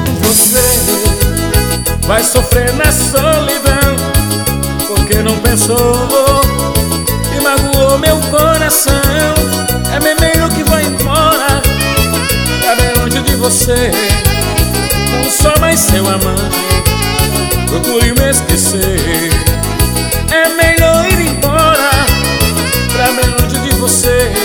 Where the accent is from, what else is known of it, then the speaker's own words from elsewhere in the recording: São Francisco, Brazil; aqui ao vivo em São Francisco, minha cidade natal.